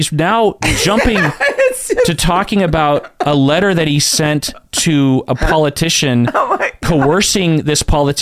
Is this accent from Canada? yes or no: no; Seattle, Washington, United States; oh, we're from Seattle. And instantly everyone was afraid of us.